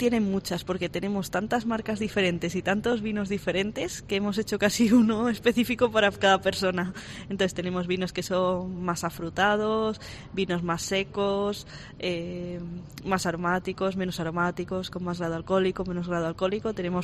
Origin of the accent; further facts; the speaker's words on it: Valladolid, Castile and León, Spain; yo soy de Valladolid, que ya es una tierra de vinos